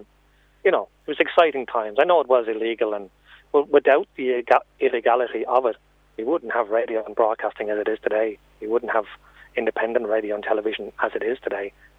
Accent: Sandymount, Leinster, Ireland; Like, I'm from Sandy Mount, so there's Radio Sandy Mount, and Radio Snowflake was in my area

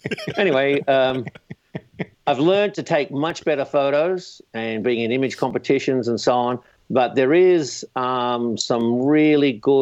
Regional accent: Brooklyn, New York, United States; accent: Brooklyn; From the south side of Brooklyn, right next to New Zealand, probably Australia.

